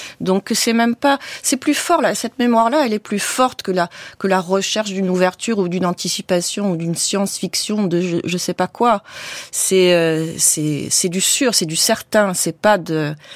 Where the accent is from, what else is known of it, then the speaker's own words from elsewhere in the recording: Paris, Île-de-France, France; born there; Paris, je suis née à Paris. J'y ai pas vraiment vécu, mais je l'ai parcouru dans tous les sens depuis que je suis née.